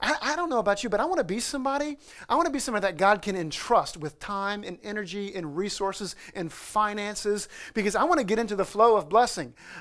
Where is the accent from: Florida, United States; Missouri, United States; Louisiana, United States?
Louisiana, United States; New Orleans; now in New York, United States; Most of you guys know that I grew up down in the New Orleans area in Louisiana. I married this New Yorker, you know, and I heard this clear call to the state of New York after I married a New Yorker.